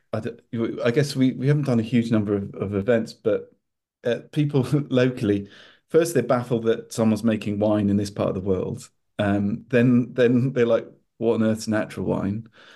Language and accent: English; Wales, United Kingdom; I think so. I mean, I guess like we're Welsh, which probably makes us a little bit different.